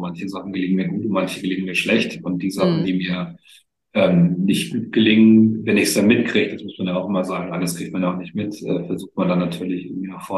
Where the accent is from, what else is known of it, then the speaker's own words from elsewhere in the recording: Hamburg, Germany; Ich komme aber eigentlich aus Hamburg